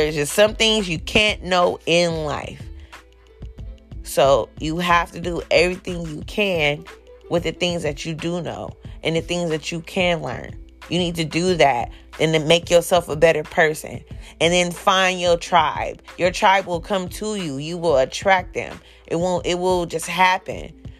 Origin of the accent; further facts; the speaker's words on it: Oakland, California, United States; I'm like, I'm from Oakland. The options out in this motherfucker is scarce.